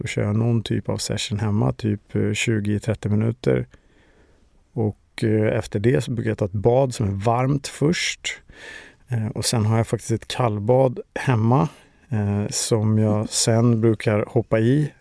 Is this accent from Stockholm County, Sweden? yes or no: yes; Stockholm, Stockholm County, Sweden; Jag är uppväxt i Årsta utanför Stockholm med min mor som är gammal barnmorska